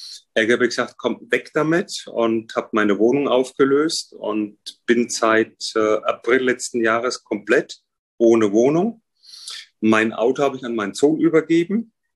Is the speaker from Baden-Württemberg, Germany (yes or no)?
no; Würzburg, Bavaria, Germany; da habe ich einen Abteilungsleiter mit seiner Stellvertreterin in Würzburg, wo ich herkomme, gehabt.